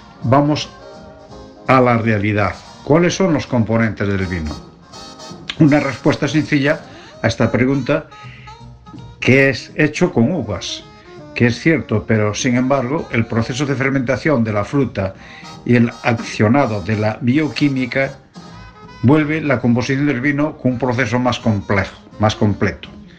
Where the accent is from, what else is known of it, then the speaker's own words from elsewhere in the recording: Ribeiro, Galicia, Spain; born there; Yo, que nací en el Ribero, los únicos ingresos de la casa era la venta del vino.